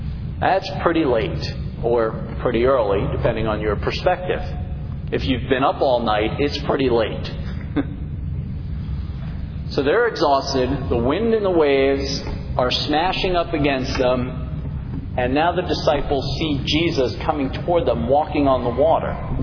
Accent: New York City, New York, United States; Now, in my section of where I grew up in New York City, it tended to be pretty windy because we were on what was known as Pelham Bay.

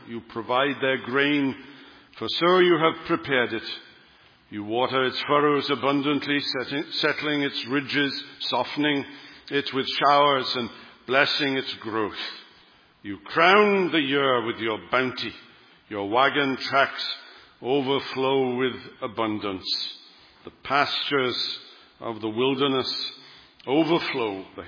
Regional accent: Wales, United Kingdom; my hometown in Wales.

